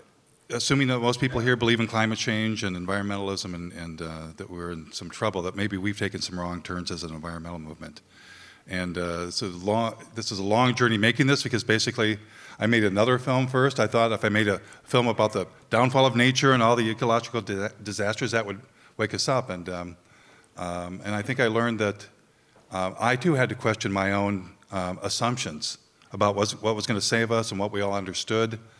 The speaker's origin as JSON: {"language": "English", "town": "Flint", "region": "Michigan", "country": "United States", "tie": "born or raised there", "said": "I grew up in Flint Beecher, yeah, and then I've lived in northern Michigan for 20 years, so happy to be here."}